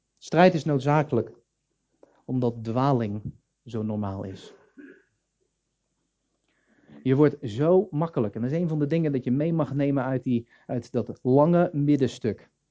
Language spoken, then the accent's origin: Dutch; Veghel, North Brabant, Netherlands; ik ben opgegroeid in Veghel. Veghel is zo rooms-katholiek als het maar kan.